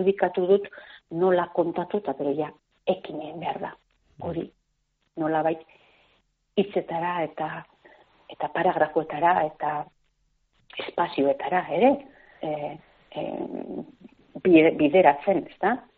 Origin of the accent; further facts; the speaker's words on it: Etxebarria, Basque Country, Spain; herri txiki batean Etxebarrian, Markina ondoan, da herri txikian aietako izan da, eskolan danok euskaldunak ginen